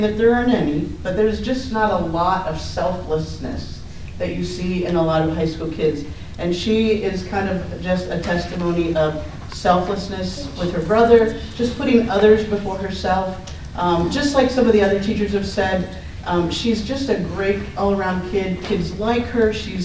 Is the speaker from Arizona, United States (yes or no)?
no; Canton, Ohio, United States; I come from Canton, so I can't come up 77